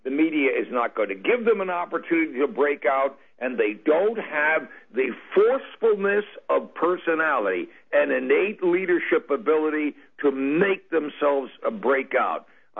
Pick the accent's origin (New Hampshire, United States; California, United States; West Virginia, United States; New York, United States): California, United States; Being a Californian, I also would have dealings with it